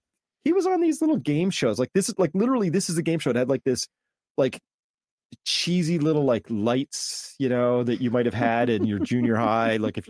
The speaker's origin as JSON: {"language": "English", "region": "Colorado", "country": "United States", "said": "let our European allies know that I don't agree with Trump and Pete Hegseth and all that stuff because I'm from Colorado."}